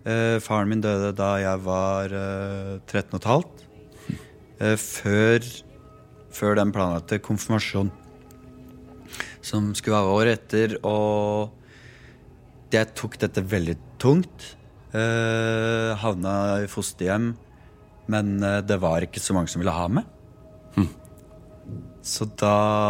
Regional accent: Eidsvoll, Akershus, Norway; Jeg vokste jo opp I Rådal. I Eidsvoll og sånn. Bodde der med familien. Hadde en helt vanlig oppvekst. Hadde to vanlige foreldre. Mamma sykepleier, pappa lagersjef. Alenebarn.

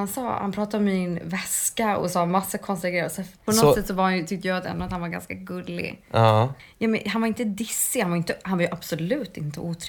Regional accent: Gotland, Sweden; now in Stockholm, Sweden; hit för 4 år sedan. Och då flyttade jag hit för att jag skulle börja jobba som au pair. Också för att jag ville från Gotland flytta hit till Stockholm och få jobba, bo här.

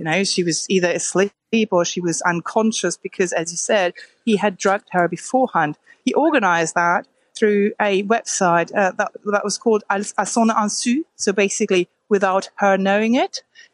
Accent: Germany; but also abroad, you know, in my home country, Germany

